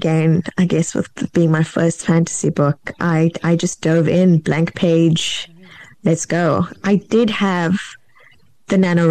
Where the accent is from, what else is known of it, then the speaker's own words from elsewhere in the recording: South Africa; I grew up in South Africa.